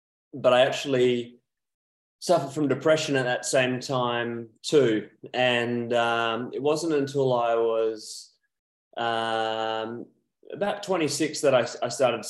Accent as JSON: {"language": "English", "country": "Australia", "lives_now": "Spain", "said": "So I'm an Australian. I am 34 years old. I'm living in Spain"}